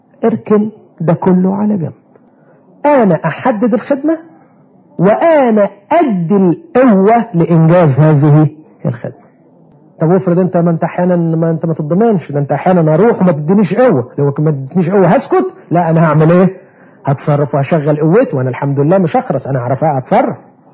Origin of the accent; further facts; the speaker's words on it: Alexandria, Alexandria Governorate, Egypt; انا لا انسى أستاذ عظام عندنا في اسكندرية